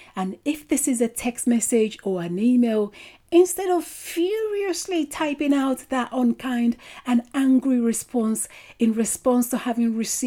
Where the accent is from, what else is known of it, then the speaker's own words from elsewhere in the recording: United Kingdom; I'm British